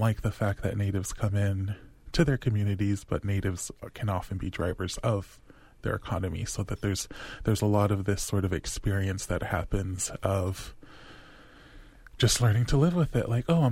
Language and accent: English; Browning, Montana, United States; I would tell people, you know, I'm Blackfeet, I'm from Browning, and of course, you know, non-Indigenous people know, we just have that connection.